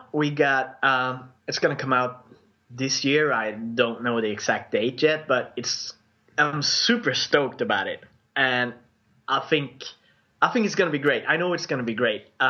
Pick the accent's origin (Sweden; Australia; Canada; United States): Sweden; accent: Swedish; English is a second language; Yeah, if you can stand my Swedish accent, you know, I'm happy to be back.